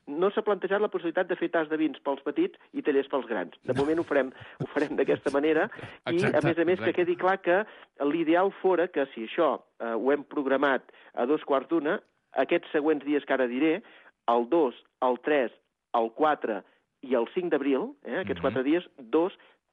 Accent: Catalonia, Spain

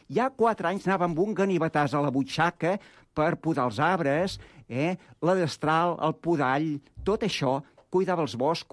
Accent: Sant Martí d'Escors, Catalonia, Spain; first language Catalan; jo sóc català, parlo català, jo fins a 11 anys vaig parlar català, no vaig sentir mai el castellà, fins a 11 anys no vaig sentir el castellà, a Sant Martí d'Escors, en una casa de pagès.

